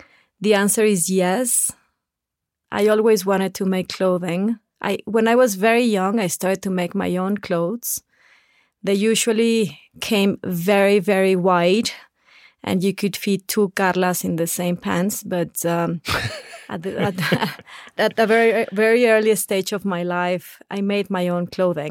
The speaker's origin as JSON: {"language": "English", "town": "Saltillo", "region": "Coahuila", "country": "Mexico", "tie": "born there", "second_language": "English", "said": "I was born in Saltillo, Coahuila, that it's the border with Texas."}